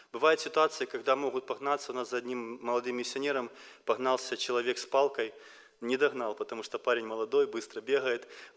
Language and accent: Russian; Kyiv, Ukraine; я приехал из Киева, из Украины, женат, у меня трое деток